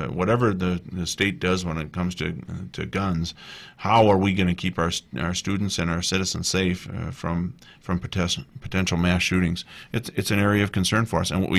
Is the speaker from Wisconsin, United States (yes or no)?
yes; Milwaukee, Wisconsin, United States; I'm from Milwaukee, Wisconsin area originally